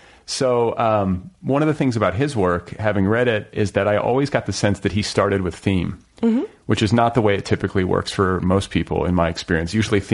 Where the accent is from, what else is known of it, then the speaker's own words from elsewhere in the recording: Indiana, United States; And I'm a huge Vonnegut fan. I'm from Indiana.